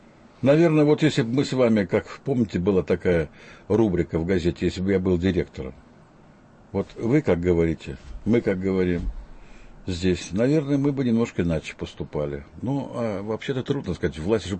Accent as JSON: {"language": "Russian", "country": "Belarus", "said": "Если бы мы с вами, как белорусы, не имели бы нефти и газа, где бы мы были сегодня с вами?"}